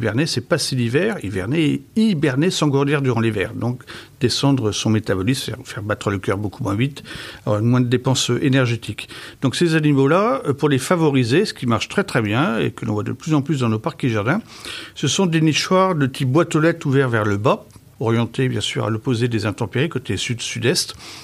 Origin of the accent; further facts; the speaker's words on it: French Guiana, France; mais qui vivent en Amérique tropicale, dont certains chez nous en Guyane d'ailleurs.